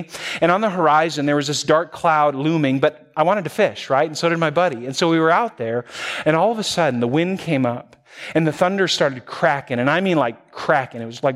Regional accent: Wisconsin, United States; No, not me. I'm from Wisconsin.

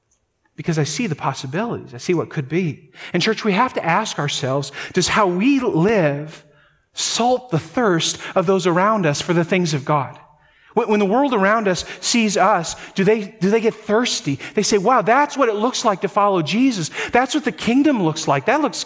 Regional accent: North Dakota, United States; We come from Norwegian territory there, all right, up in North Dakota.

